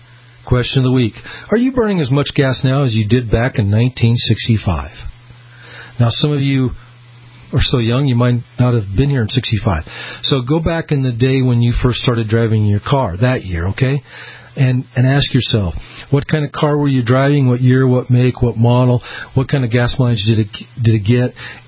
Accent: Illinois, United States; now in Boise, United States; I'm from Illinois. I know what it's like. I do know what the sound of a train sounds like coming through my neighborhood, because I grew up there for a little bit before we moved down and out here west to Boise, Idaho.

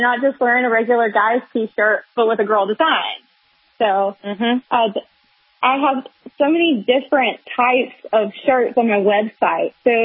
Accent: the South, United States; Well, I'm originally from the South, so I grew up around a lot of guns and a lot of hunting.

